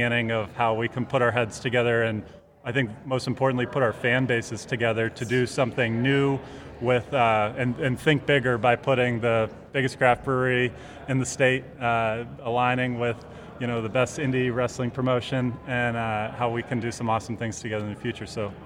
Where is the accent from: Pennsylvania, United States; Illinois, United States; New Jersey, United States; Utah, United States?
Pennsylvania, United States; Pittsburgh; And I grew up in Pittsburgh, so I was at that event when I was in high school.